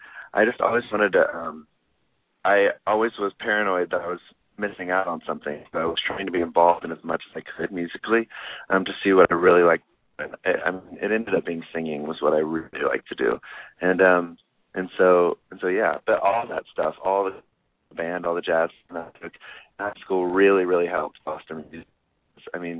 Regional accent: Arlington, Texas, United States; I'm from Arlington, Texas, and I got started in music.

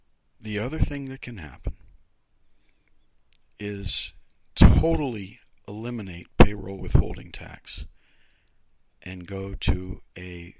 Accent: Youngstown, Ohio, United States; because I'm from, my hometown is Youngstown, Ohio, and he's from there

